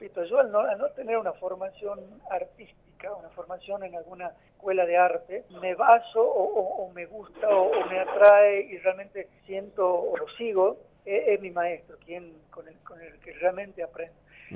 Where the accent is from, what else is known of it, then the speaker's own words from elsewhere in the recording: Salta, Argentina; este año somos 2 salteños